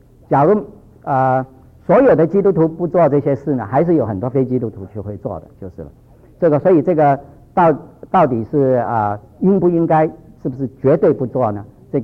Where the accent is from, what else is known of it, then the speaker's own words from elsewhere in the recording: China; 有时候我们中国人的老脾气就出来了